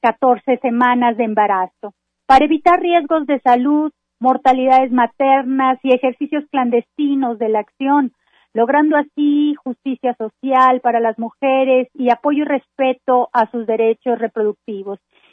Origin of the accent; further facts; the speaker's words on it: Mexico; nuestras raíces y nuestro patrimonio como mexicanos y mexicanas